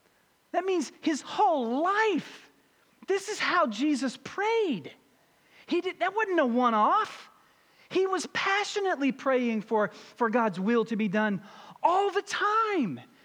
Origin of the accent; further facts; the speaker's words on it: Louisville, Kentucky, United States; I went back to my hometown in Louisville, Kentucky